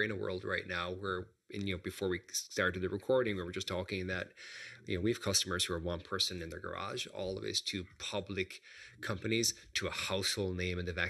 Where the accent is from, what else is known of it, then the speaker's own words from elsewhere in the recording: Ireland; So the short version of my story so far is that I'm from Ireland.